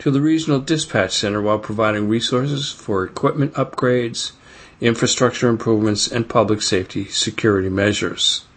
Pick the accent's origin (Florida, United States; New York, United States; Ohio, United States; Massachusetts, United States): Massachusetts, United States; Brockton